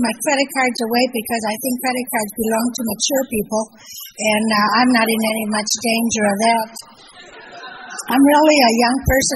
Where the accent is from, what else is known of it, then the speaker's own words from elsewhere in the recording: California, United States; I'm a Mexican. I know you can't tell that much, but I was born and raised in a little barrio in Orange